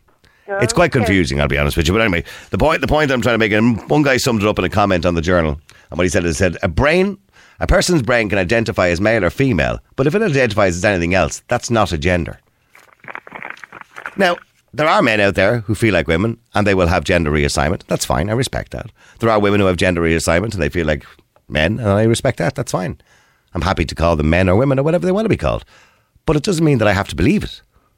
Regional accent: Ireland; I'm not. I'm Irish and I'm white. That's a fact.

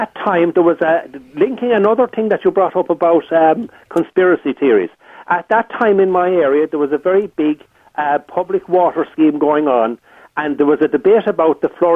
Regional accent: Leinster, Ireland; I'm only telling you now what I heard as a child, a young boy, school boy, growing up in North Kilkenny

